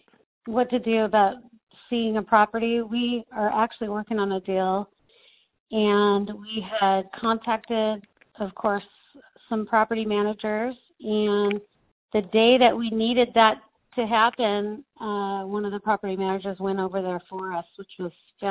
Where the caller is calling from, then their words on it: California, United States; I'm calling from California.